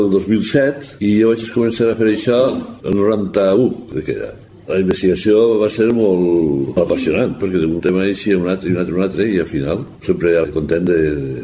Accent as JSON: {"language": "Catalan", "town": "Sagunt", "region": "Valencian Community", "country": "Spain", "said": "jo els visc en Sagunt i soc de Sagunt, vamos."}